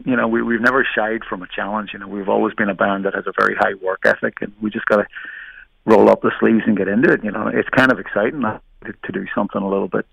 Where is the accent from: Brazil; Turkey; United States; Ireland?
Ireland; I'm Irish, so of course I can drink.